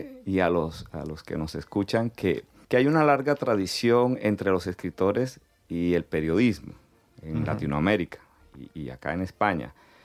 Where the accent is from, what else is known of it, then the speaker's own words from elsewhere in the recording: Cartagena, Bolívar, Colombia; now in Barcelona, Spain; yo soy de Cartagena